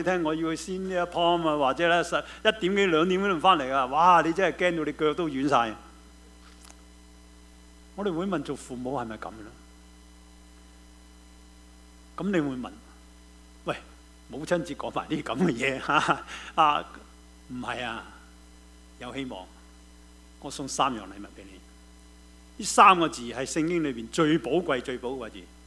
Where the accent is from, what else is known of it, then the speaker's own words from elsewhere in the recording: China; 今日我哋做我哋中國人嘅父母，其中一個最大最大最大嘅問題係咩咧？